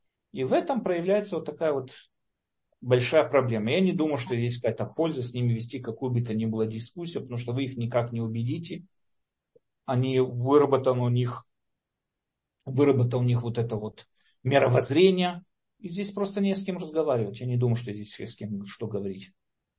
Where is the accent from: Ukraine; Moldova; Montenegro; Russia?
Ukraine; Lviv, Lviv Oblast; now in Israel; И по природе вещей я тоже с Украины, я со Львова